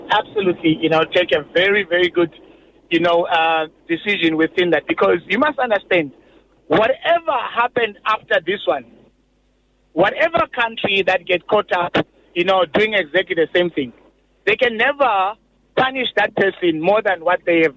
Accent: South Africa; as a South African

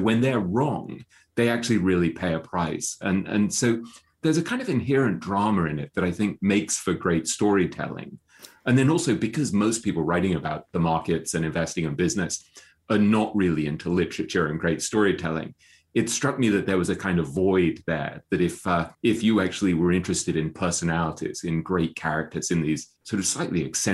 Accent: London, United Kingdom; moved away as an adult; also born or lived in New York; now in Hong Kong; I grew up in London and then I had a sort of fairly conventional posh English education. I went to Eton, I went to Oxford. And then at a certain point in my early 20s, I moved to New York. And then I was in New York for about 12 years

